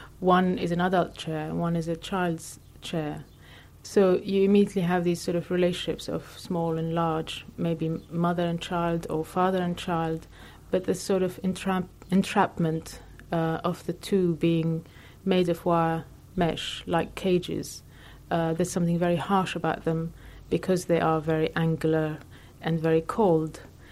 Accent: Lebanon; my social condition as a woman from a distant culture with all the influences and all the experiences that I grew up with in Lebanon

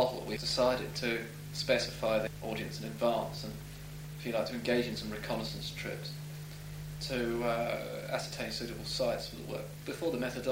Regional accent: London, United Kingdom; I knew the area intimately because I come from West London myself.

